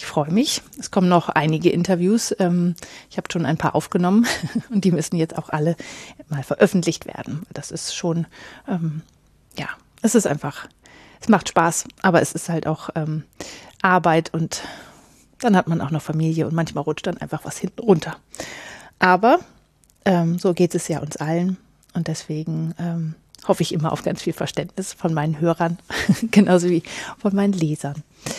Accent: Northern Germany, Germany; ich komme aus Norddeutschland.

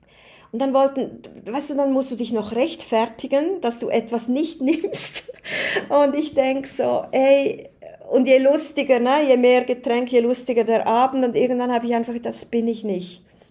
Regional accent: Switzerland; für mich als Schweizerin, was ist ein Angang?

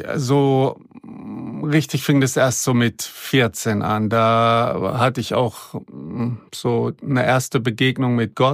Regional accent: Southern Germany, Germany; Also ich bin auf dem Dorf groß geworden, da gab es keine Straßenkinder. Auf dem Dorf in Süddeutschland, das ist ähnlich wie hier in der Schweiz, wo wir heute sind

